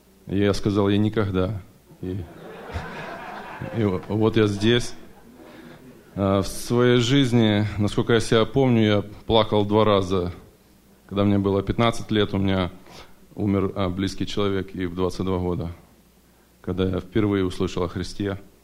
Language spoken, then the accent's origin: Russian; Salem, Oregon, United States; я из Целим, Орегон.